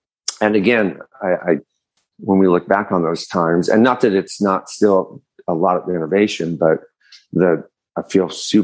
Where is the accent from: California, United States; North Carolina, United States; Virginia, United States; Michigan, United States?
Michigan, United States; I mentioned I grew up in Michigan in the 70s, but I did have relatives and they would bring Polish baked goods.